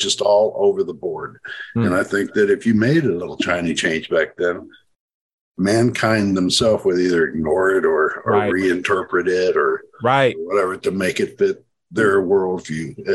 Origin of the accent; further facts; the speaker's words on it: Tennessee, United States; West Tennessee.